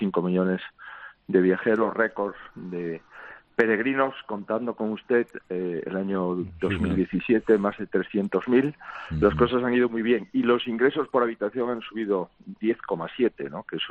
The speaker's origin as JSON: {"language": "Spanish", "region": "Galicia", "country": "Spain", "said": "tengo el compromiso de servir a los españoles, que somos gallegos, pues siendo el presidente de Galicia."}